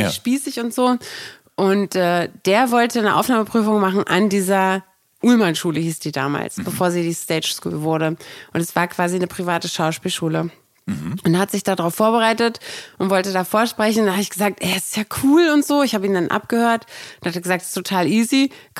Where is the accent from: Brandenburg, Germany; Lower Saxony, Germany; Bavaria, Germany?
Brandenburg, Germany; Brandenburg an der Havel; accent: Berlin dialect; moved away; also born or lived in Wedel; ich komme aus Brandenburg an der Havel, da spricht man ein schlimmeres Berliner als in Berlin.